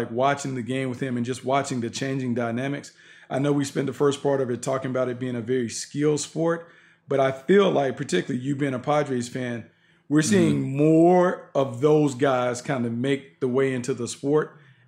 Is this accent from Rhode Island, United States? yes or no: no; Raleigh, North Carolina, United States; I'm from Raleigh. I didn't grow up in Wake Forest.